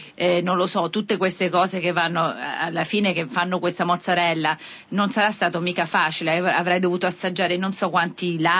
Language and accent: Italian; Naples, Campania, Italy; essendo napoletana per me la mozzarella è importante, è il pane